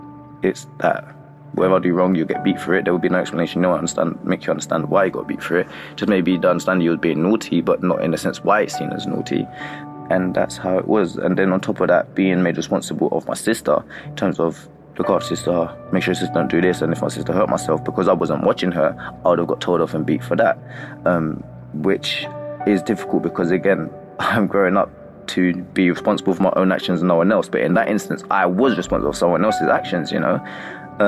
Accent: London, United Kingdom; I grew up in East London, where it's a sneaky place

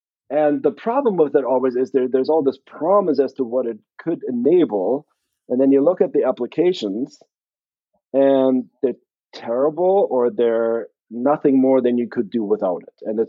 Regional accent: Germany; born or raised there

